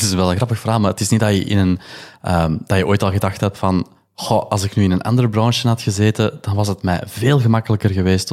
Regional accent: Antwerp, Belgium; even serieus, ik ben een Antwerpenaar

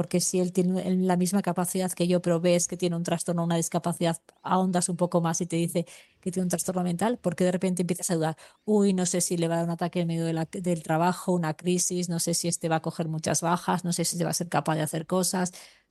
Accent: Zaragoza, Aragon, Spain; soy de Zaragoza y hay una vía principal

